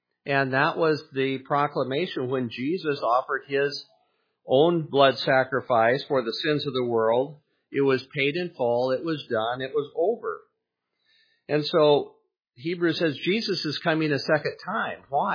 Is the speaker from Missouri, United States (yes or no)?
no; Poulsbo, Washington, United States; the Lutheran Church where I grew up in Paulsbo